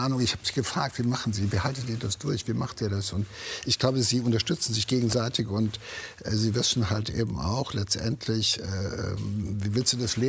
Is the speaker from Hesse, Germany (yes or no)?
no; Eller, North Rhine-Westphalia, Germany; born there; Insofern ist Eller mein Geburtsort.